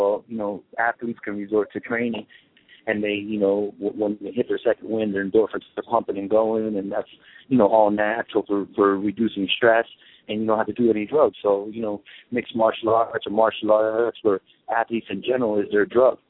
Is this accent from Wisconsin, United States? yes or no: no; Vineland, New Jersey, United States; now in Tucson, United States; I'm originally from New Jersey, Vineland, New Jersey. Right now I live in Tucson, Arizona, and I own a gym there too.